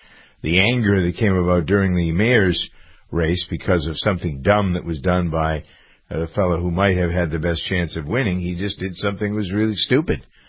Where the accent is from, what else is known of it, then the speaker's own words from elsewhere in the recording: Framingham, Massachusetts, United States; In Framingham, my hometown, I've lived here all my life.